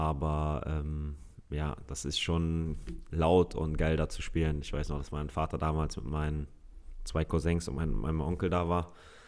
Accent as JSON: {"language": "German", "region": "Hamburg", "country": "Germany", "said": "Ich bin Hamburger Jung"}